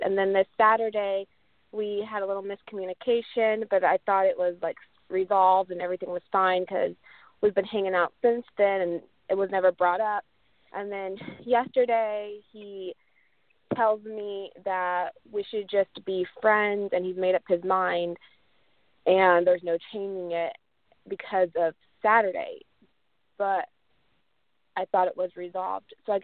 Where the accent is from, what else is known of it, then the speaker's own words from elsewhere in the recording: Kansas, United States; So, I'm from Kansas, by the way.